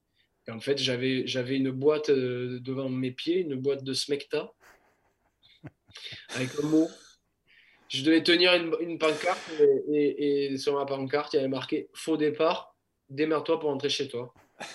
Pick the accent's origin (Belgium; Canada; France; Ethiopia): France; Pyrenees; also born or lived in Pamiers; j'arrive à Mont-de-Marsan, j'ai 10 ans. J'avais vécu un peu à Pamiers, je suis natif des Pyrénées. Mon père a été amené à bouger.